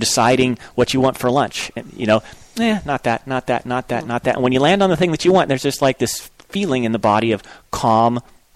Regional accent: Manhattan Beach, California, United States; And I was thinking Southern California because I grew up in Manhattan Beach.

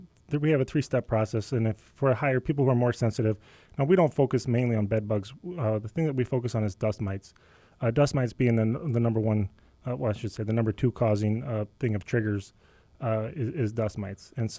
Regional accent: Chicago, Illinois, United States; I'm from Chicago, South Chicago, and I lost my best friend to Arizona.

